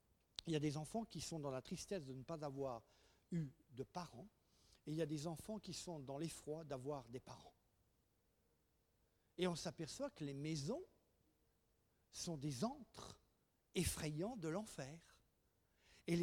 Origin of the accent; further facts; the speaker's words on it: Madagascar; À côté de chez nous, à Madagascar, il y a une usine